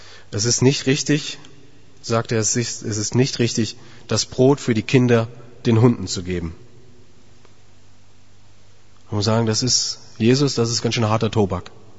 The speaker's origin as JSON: {"language": "German", "town": "Grünberg", "region": "Hesse", "country": "Germany", "said": "ich komme aus Grünberg"}